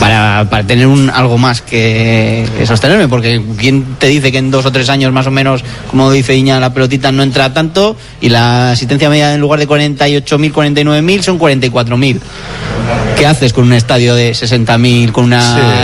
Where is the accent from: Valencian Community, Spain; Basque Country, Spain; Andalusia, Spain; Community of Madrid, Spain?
Basque Country, Spain; Bilbao; no sé si es que somos muy bilbaínos y muy echados para adelante